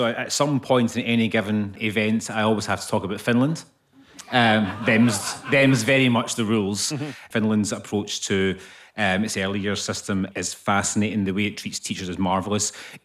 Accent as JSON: {"language": "English", "region": "Scotland", "country": "United Kingdom", "said": "I didn't, because I'm Scottish."}